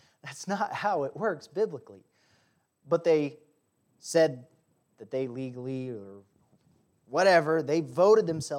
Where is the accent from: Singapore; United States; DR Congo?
DR Congo; Some of you might know that I grew up in Africa. My parents were missionaries there for 16 years in Central Africa, the Congo, used to be known as Zaire.